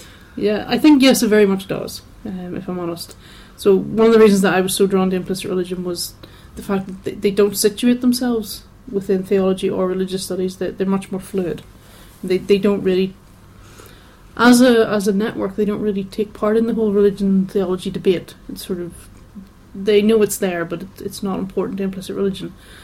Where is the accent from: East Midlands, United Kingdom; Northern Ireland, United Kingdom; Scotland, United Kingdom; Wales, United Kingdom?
Northern Ireland, United Kingdom; born there; I was born in Northern Ireland, just outside Belfast, the very end of the 1970s. I can't remember. I think it's Oudenard I was born in, or Dundonald.